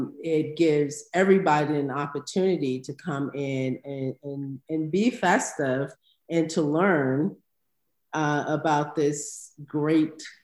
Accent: the South, United States; Yeah, so I'm from the South. And so being from the South, I certainly heard of Juneteenth in my teens, I would say.

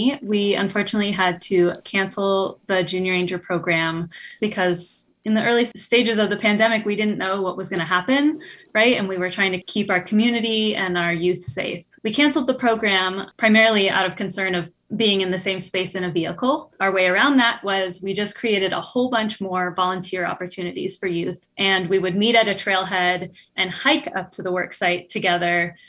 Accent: Boulder, Colorado, United States; So I was in this very program as a teenager growing up in Boulder, Colorado.

